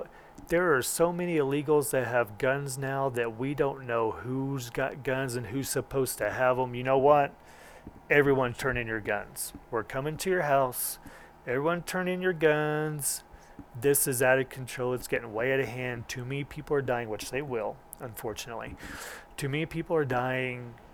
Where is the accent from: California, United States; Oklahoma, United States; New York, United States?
Oklahoma, United States; There was the Oklahoma City bombing. I'm from Oklahoma.